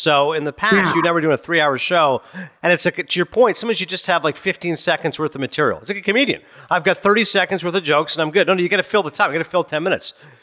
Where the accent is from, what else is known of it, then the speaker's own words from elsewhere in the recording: Canada; I'm okay being Canadian, but yeah, South Asian forces have been definitely exploited.